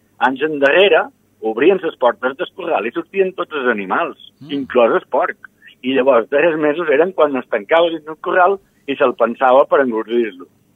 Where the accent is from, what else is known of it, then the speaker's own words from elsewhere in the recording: Sant Josep, Balearic Islands, Spain; he format part de la colla de Sant Josep, jo som de Sant Josep.